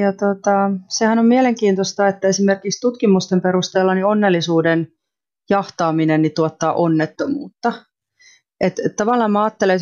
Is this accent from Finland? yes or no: no; Kenya; mä oon siis lähetyslapsi, mä oon kasvanut Keniassa lähetyskentillä